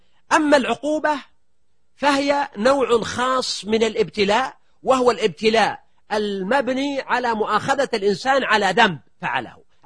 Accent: Buraydah, Al-Qassim, Saudi Arabia; في مدينتي في بريدة

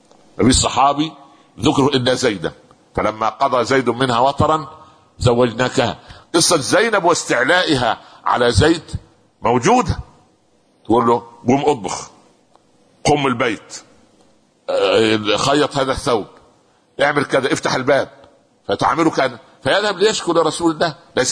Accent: Minya Governorate, Egypt; born there; مدينة اسمها البهنسة قريبة من قريتي التي ولدت فيها 50 كيلو متر.

